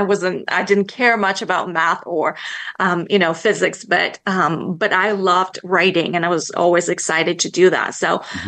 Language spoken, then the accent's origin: English; Bulgaria; Well, I was born in Bulgaria